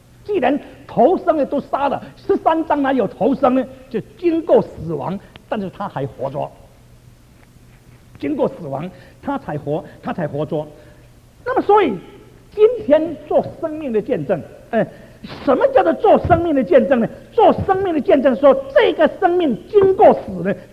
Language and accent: Chinese; China; 我们中国人呢、啊，好像约翰福音书第一章